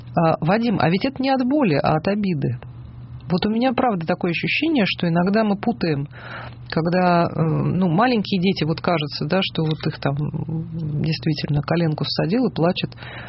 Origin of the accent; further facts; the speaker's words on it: Yaroslavl, Yaroslavl Oblast, Russia; Дорогой, я из Ярославля.